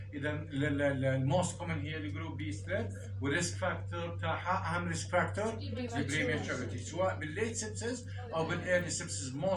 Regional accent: Jordan; عندنا بالاردن قاعد بشوف الجرام نيجاتيف اكثر

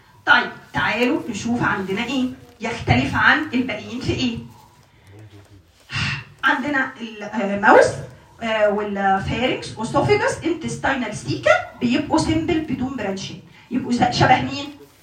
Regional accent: Egypt; فطبعا عندنا في مصر بحيرات وبحار كتير

